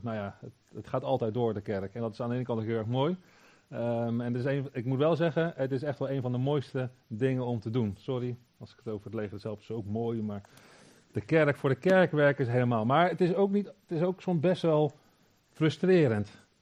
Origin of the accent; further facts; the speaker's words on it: Wassenaar, South Holland, Netherlands; Ik kom uit Wassenaar. Ik ben 41 jaar. Getrouwd met Alinda. En ik woon al heel mijn leven in Wassenaar. Ik heb geprobeerd daar weg te gaan. Het is niet gelukt.